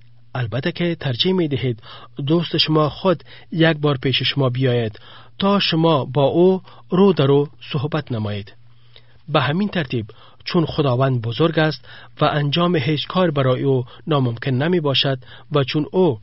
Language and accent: Persian; Afghanistan; اگر کسی مرا خارج از افغانستان ببیند میگوید بچه افغان، چون من از افغانستان آمدم.